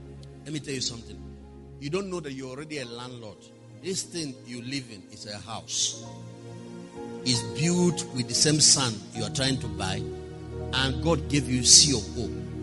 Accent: Nigeria; I don't deny that I'm a Nigerian

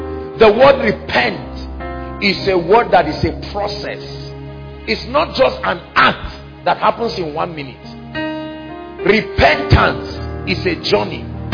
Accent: Akwa Ibom, Nigeria; I'm from Akwa Ibom. He's from Lagos. Lagos and Akwa Ibom is clashing.

